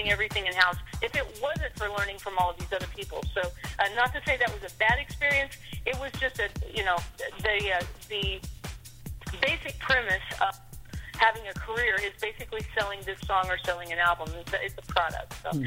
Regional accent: Greentop, Missouri, United States; Grew up in a musical family up in northern Missouri. Greentop, Missouri is my hometown

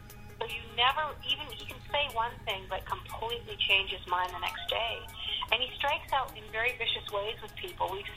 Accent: Canada; You know, I'm not American. I'm a Canadian.

